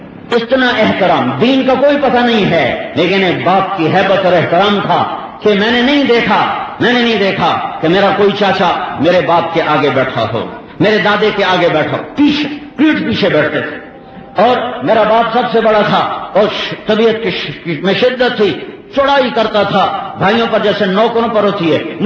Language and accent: Urdu; Talamba, Punjab, Pakistan; میں نے کہا جی تلمبے جا رہا ہوں. کہا رہے تجھے پتہ بھی ہے تلمبا کدھر ہے؟ میں کہا بابا جی میرا اپنا گاؤں ادھر ہے